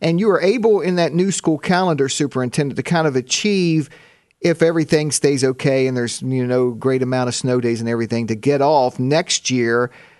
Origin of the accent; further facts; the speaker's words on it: West Virginia, United States; I grew up in Kanawha County, and I grew up in the 70s